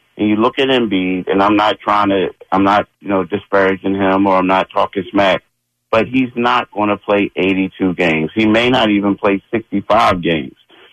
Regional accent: Philadelphia, Pennsylvania, United States; Again, I'm a Philadelphian. I love my city, this and that.

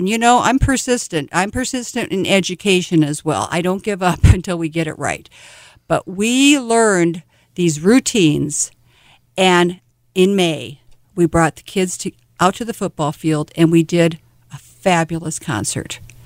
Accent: Mobridge, South Dakota, United States; I grew up in Mobridge.

